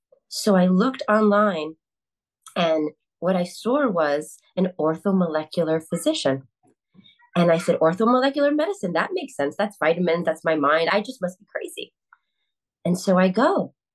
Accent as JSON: {"language": "English", "town": "Bronx", "region": "New York", "country": "United States", "tie": "born there", "said": "And I'm a Puerto Rican woman. I was born in the Bronx."}